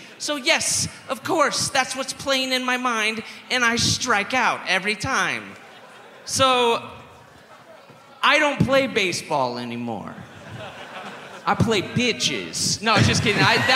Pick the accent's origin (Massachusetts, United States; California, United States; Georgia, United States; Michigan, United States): California, United States; Concord; I grew up in Concord, California, for everybody. Coco County represent.